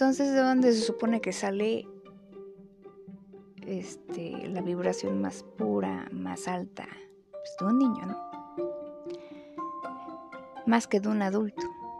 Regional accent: Mexico; cuando México, me voy a centrar en mi país, México.

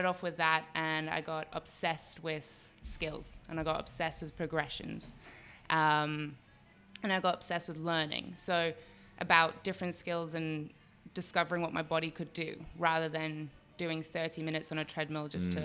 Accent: South Africa; moved away as an adult; now in United Arab Emirates; So I'm originally South African, but I've lived in the UAE for the last 26 years.

